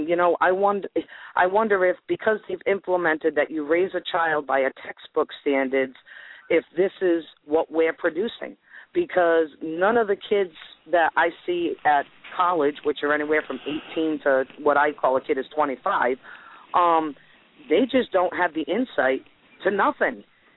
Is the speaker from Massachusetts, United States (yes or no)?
yes; Massachusetts, United States; Like I said, I'm from the Massachusetts, Rhode Island area.